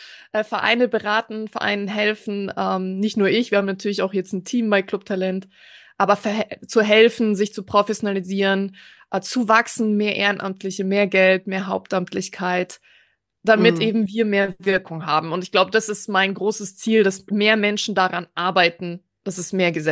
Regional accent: Ingolstadt, Bavaria, Germany; Ich komme ursprünglich aus Ingolstadt und da hat auch meine Vereinskarriere als 13-Jährige gestartet.

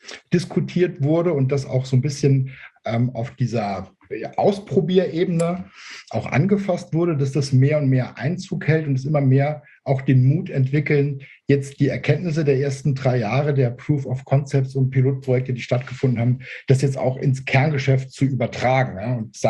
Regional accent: Saarbrücken, Saarland, Germany; Also ich komme aus Saarbrücken.

